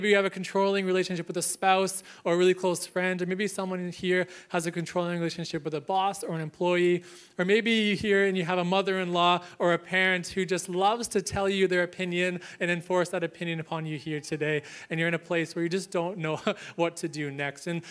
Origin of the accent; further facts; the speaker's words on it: Canada; I was born and raised in Canada, and growing up, I had this beautiful, beautiful dog.